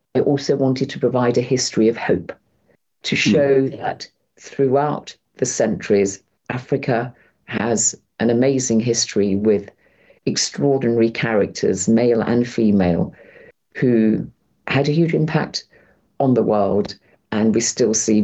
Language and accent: English; England, United Kingdom; also born or lived in Sudan; I was born in the Sudan, although I've lived in England since I was 2 years of age.